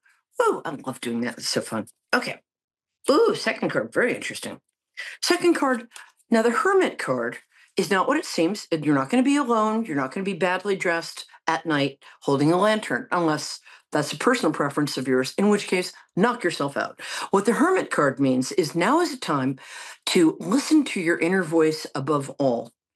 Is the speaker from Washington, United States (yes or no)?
no; New York, United States; I'm a New Yorker.